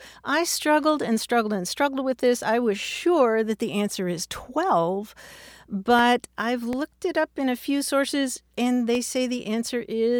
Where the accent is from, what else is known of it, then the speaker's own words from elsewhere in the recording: Kentucky, United States; sledding, mm-hmm. which is what I grew up with in Kentucky